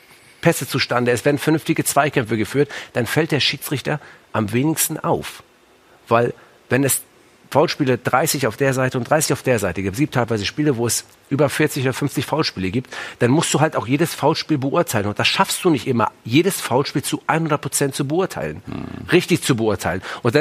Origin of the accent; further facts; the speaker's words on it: Hamburg, Germany; Ich komme ja aus Hamburg.